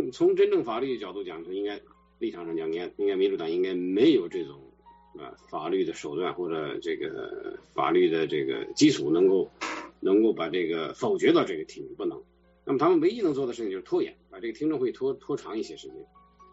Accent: China; 尤其是我们从中国来的人

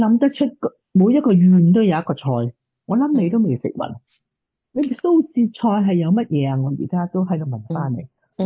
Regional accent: Hong Kong; 我哋香港人啦，我哋中國人咧。

